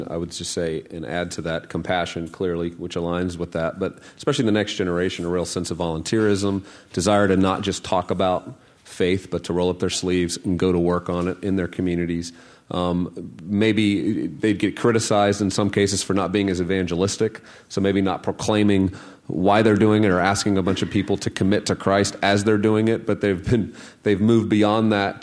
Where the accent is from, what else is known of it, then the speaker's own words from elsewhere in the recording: United States; I'm actually a follower of Jesus even before I'm an American.